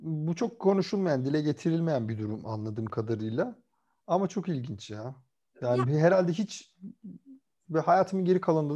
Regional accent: Kırıkkale, Turkey; Ya aslen Kırıkkaleliyim. Hani orada zaten hani hep var.

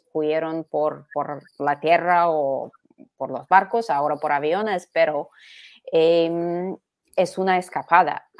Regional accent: Moscow, Russia; Spanish is a second language; para mí, crecer judía en Unión Soviética, claro que no hablo por todos los judíos. Yo crecí en Moscú, yo crecí en una familia de ingenieros

